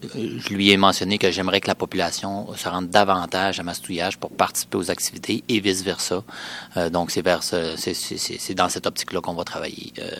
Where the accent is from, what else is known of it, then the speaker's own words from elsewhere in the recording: Roberval, Quebec, Canada; Ben en fait moi je viens de Roberval